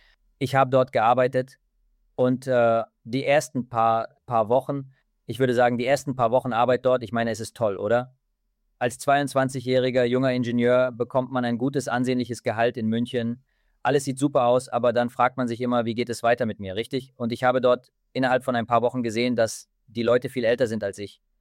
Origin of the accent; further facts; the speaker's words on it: India; German is a second language; moved away as an adult; now in Germany; Also im Grunde habe ich Maschinenbau in Mumbai studiert. Ich bin in Indien aufgewachsen. Ich lebe jetzt seit fast 15 Jahren in Deutschland.